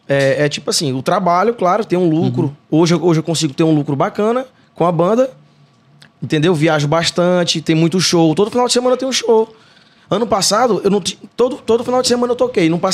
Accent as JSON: {"language": "Portuguese", "town": "Santo Inês", "region": "Maranhão", "country": "Brazil", "tie": "born there", "said": "Nasci em Santo Inês."}